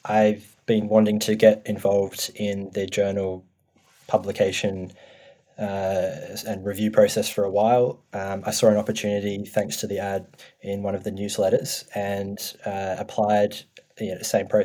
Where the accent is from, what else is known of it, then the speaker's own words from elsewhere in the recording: Australia; now in New Zealand; being Australian myself, but living here in New Zealand now